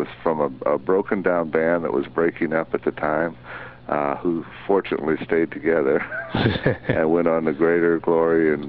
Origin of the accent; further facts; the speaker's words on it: California, United States; also born or lived in Oklahoma; I was born in Oklahoma and raised in California.